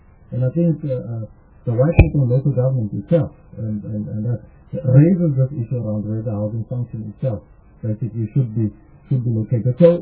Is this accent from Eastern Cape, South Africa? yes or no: no; Johannesburg, Gauteng, South Africa; Now, I am from Joburg. I'm from there.